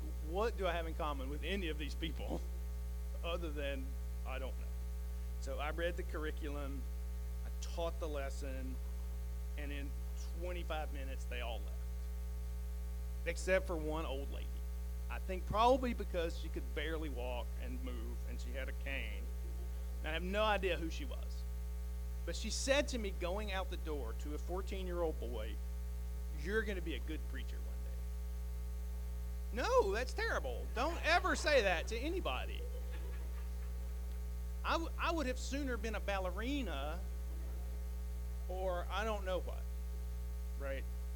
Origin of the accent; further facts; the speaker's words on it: College Park, Georgia, United States; also born or lived in East Point, United States; I mean, I grew up, I was born in East Point, went to elementary school through high school in College Park.